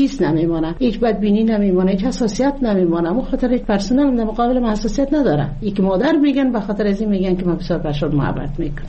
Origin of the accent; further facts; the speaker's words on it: Jowzjan, Afghanistan; در این جوزجان، در ولایت ما،